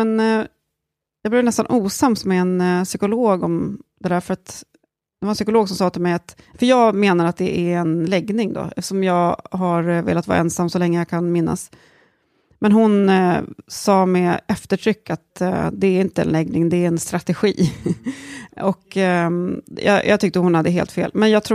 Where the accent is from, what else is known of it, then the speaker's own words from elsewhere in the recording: Uppsala, Uppsala County, Sweden; I Uppsala.